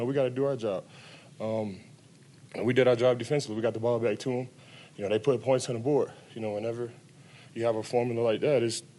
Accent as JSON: {"language": "English", "town": "Dallas", "region": "Texas", "country": "United States", "said": "I'm from Dallas. I'm a family. We're huge Dallas Cowboys fans."}